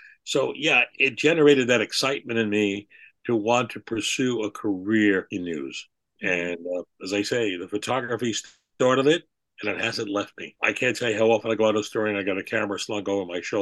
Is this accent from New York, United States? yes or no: yes; New York, United States; because I'm still doing what I wanted to do when I was a kid growing up in the Bronx.